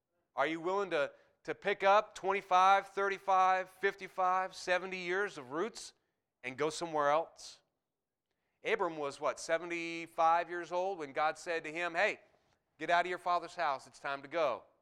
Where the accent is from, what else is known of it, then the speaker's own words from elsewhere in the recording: the South, United States; because we're from the South, it was brutally cold yesterday in Auburn.